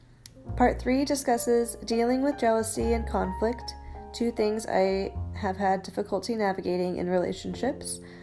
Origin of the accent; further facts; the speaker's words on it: Olympia, Washington, United States; from Olympia, Washington.